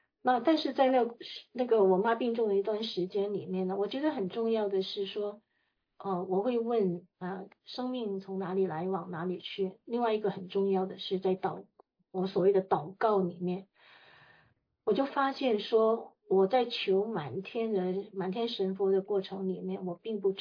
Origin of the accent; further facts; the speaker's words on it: Hong Kong; 我其实以前我在香港长大哈，香港呢，我们其实有很多天主教学校，我们家的背景原本是道教的。